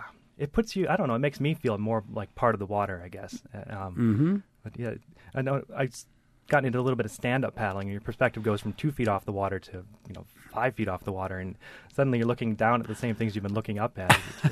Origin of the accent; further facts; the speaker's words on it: Wisconsin, United States; moved away as an adult; Growing up in Wisconsin, I didn't get into kayaking until I moved to Florida after college.